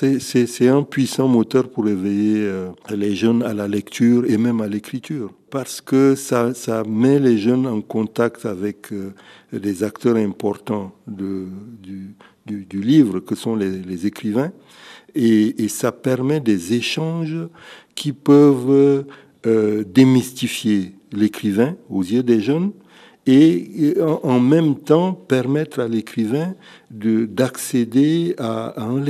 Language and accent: French; Chad; je n'ai pas cette chance-là dans mon pays d'origine, le Tchad